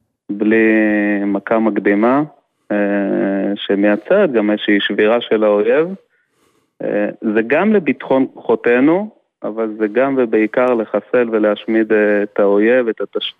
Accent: Omer, Southern District, Israel; אני מעומר ליד באר שבע.

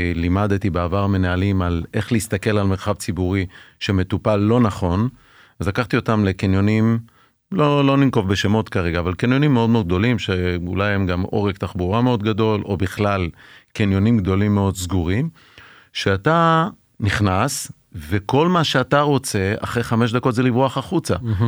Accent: Iran; אני אגב מגיע מפרס

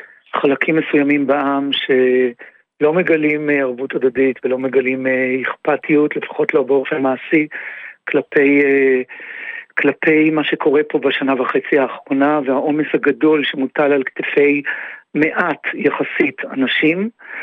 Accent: Bnei Brak, Tel Aviv District, Israel; אני גדלתי בבני ברק ולמדתי בחינוך חרדי עד התיכון, ואחיות שלי חרדיות.

